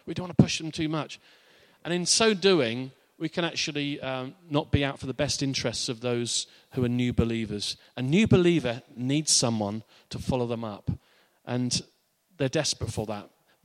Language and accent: English; Barcelona, Catalonia, Spain; English is a second language; I know nothing. I'm from Barcelona. I know nothing.